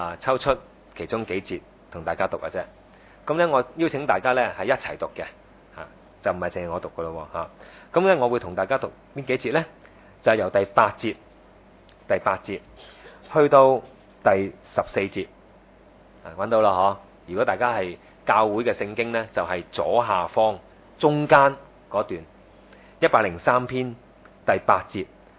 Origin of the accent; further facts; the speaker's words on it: China; 诗歌里面提及到有一样嘢咧，系我哋中国人咧好难开口嘅